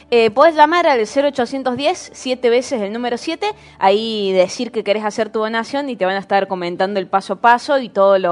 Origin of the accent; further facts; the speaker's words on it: Monte Grande, Buenos Aires Province, Argentina; de Monte Grande.